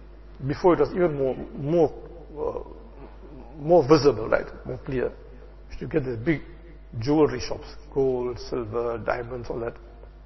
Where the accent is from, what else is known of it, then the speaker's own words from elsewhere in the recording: India; English is a second language; moved away; I know it's about almost 40 years, right? When I came from India.